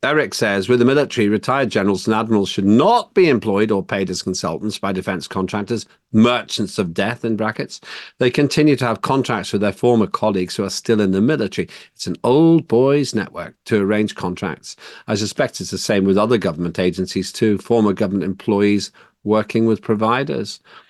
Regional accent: Northern Ireland, United Kingdom; I grew up in Northern Ireland.

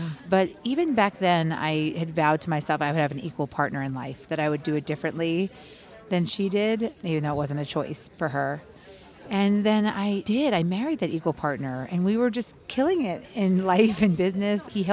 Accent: New York City, New York, United States; I grew up in New York City in Alphabet City on Avenue C and 14th Street to a single mother who's a social worker.

